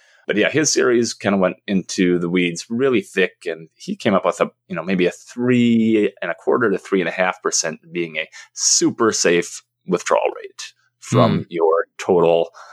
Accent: Minnesota, United States; So I am a Minnesotan, and I decided to accept a full tuition scholarship to the University of Minnesota, a school that both my mother and father and my father's father attended.

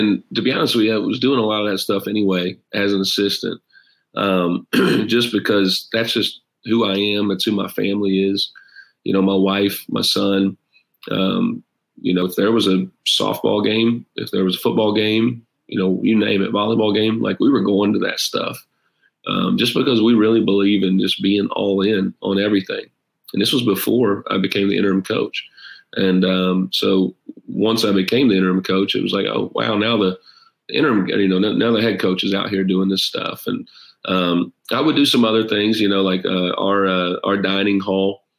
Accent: Pikeville, United States; You know, I'm from Pikeville, which is about an hour and a half away. And so this is home to me.

